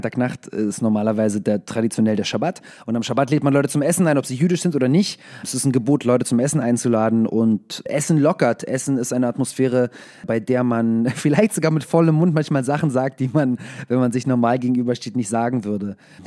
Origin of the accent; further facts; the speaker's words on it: Israel; Meine Mutter lebt in Israel. Ich bin in Israel zum Teil aufgewachsen.